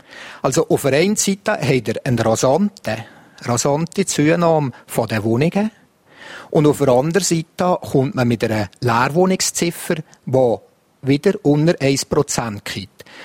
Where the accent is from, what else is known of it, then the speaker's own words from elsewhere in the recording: Valais, Switzerland; Mit anderen Worten, ich bin im Wallis aufgewachsen.